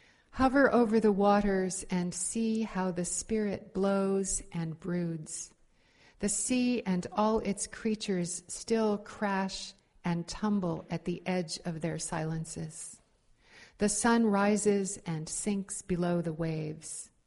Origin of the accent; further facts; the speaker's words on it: California, United States; I mean, I grew up in California and we've always had droughts, but this one is scary.